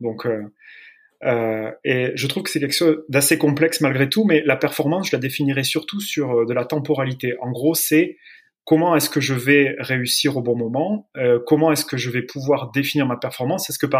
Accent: Agen, Nouvelle-Aquitaine, France; pour commencer par le début. Je suis originaire du Lot-et-Garonne, d'Agen, baigné dans le rugby

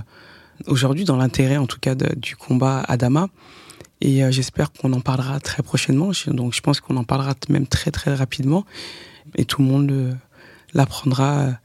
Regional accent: France; je suis française à New York

